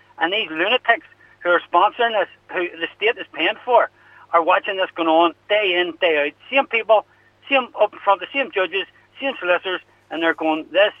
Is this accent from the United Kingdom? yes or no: yes; Belfast, Northern Ireland, United Kingdom; I'm originally from West Belfast, you know what I mean?